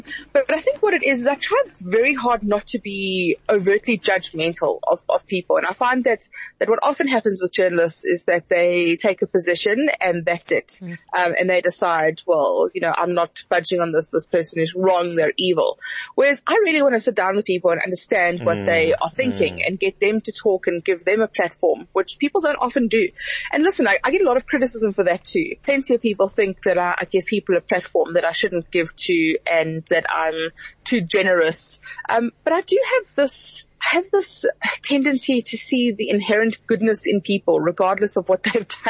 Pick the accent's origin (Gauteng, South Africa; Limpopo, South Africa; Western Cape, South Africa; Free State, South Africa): Limpopo, South Africa; Polokwane; I grew up in Polokwane.